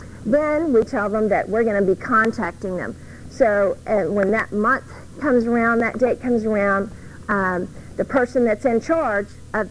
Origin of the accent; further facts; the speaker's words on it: the South, United States; at least where I'm from. We're from the South.